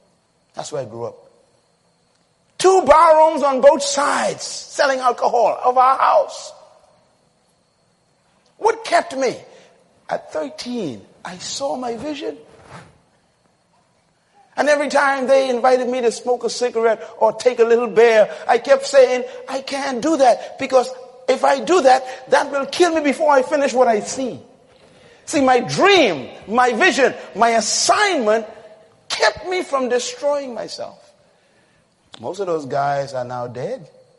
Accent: Bain Town, New Providence, Bahamas; I was born in Bain Town in the Bahamas, where that's where drugs began.

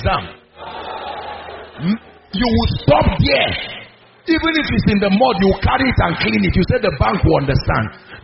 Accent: Nigeria; I say, it's my business. I'm a Nigerian.

